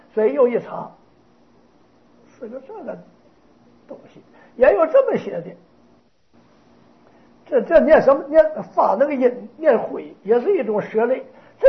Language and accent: Chinese; Taiwan; 人家外国人说我们台湾人呢